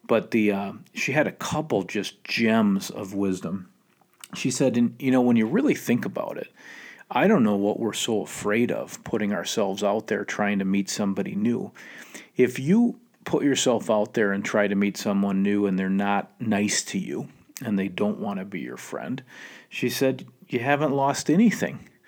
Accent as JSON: {"language": "English", "region": "Minnesota", "country": "United States", "said": "And I think as a Minnesotan, we kind of get set in our ways."}